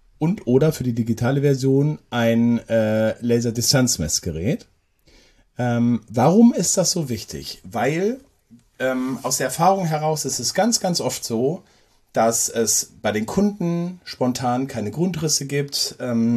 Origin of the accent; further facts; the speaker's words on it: North Rhine-Westphalia, Germany; Ich komme aus dem Ruhrgebiet